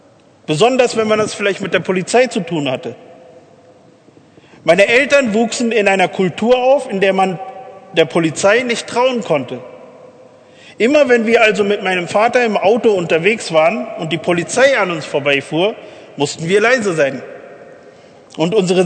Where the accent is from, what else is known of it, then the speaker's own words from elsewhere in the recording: Germany; born there; Ich bin in Deutschland geboren